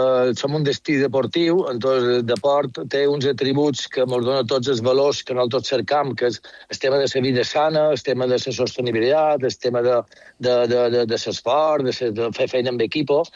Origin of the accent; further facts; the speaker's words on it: Palma, Balearic Islands, Spain; born there; me recordo quan jo vaig néixer aquí a Platja de Palma fa 53 anys